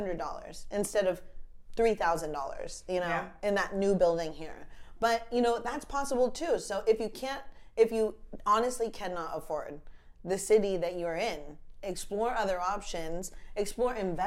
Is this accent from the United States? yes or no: yes; Pennsylvania, United States; You know, we're from Pennsylvania.